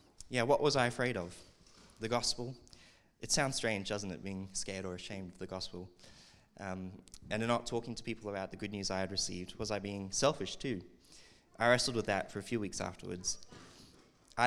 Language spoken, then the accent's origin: English; Mauritius; I grew up in Mauritius. Yeah, my parents are missionaries over there. And so most of my childhood was spent there.